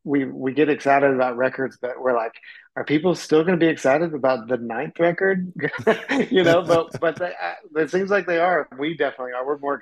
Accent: Knoxville, Tennessee, United States; I'm from Knoxville. Grew up in Knoxville and actually still live in Knoxville.

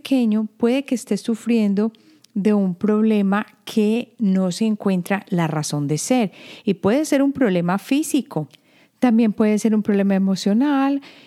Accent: Colombia; yo crecí en Colombia, y en Colombia el mar que yo experimenté fue el Atlántico, y es un mar cálido.

